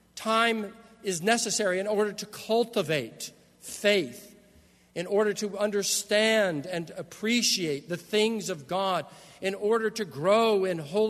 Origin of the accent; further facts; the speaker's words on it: California, United States; Unlike the strawberry fields that I grew up around in Southern California, where Farmer John would all but shoot you if you even looked at his strawberries.